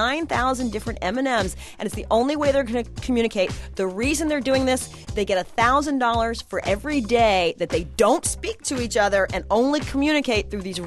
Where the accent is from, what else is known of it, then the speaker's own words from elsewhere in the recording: New Jersey, United States; All right, do you know my home state of New Jersey does not have a state song?